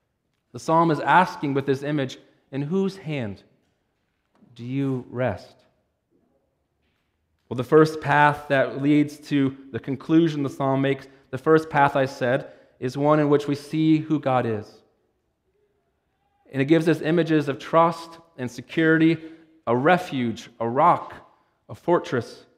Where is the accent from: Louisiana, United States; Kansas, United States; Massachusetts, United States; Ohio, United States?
Ohio, United States; Cincinnati; also born or lived in Pennsylvania; I was born in Pennsylvania, but I grew up mostly in Cincinnati, Ohio, and I lived in a subdivision called Rolling Knolls.